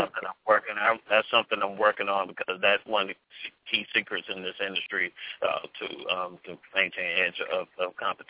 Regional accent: Augusta, Georgia, United States; She's down in my hometown, Augusta, Georgia.

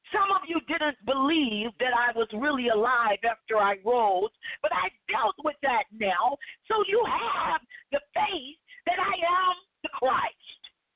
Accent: Alabama, United States; I'm sorry, I'm from Alabama. This is my southern, you know, meal coming into being.

